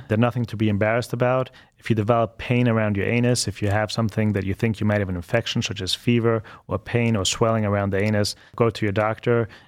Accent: Austria; now in Cleveland, United States; I'm from Austria

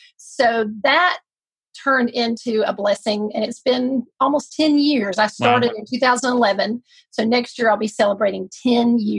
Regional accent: Alabama, United States; So I am from Alabama, born and raised here

